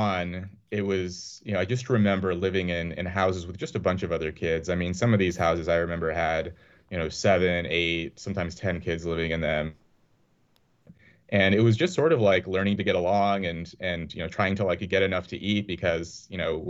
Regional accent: Los Angeles, California, United States; born there; So, you know, I was born in Los Angeles.

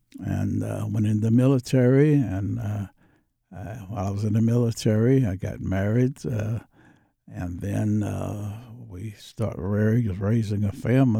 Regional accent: Brooklyn, Illinois, United States; Well, experiencing segregation in my town, being an all-black town, it was unheard of.

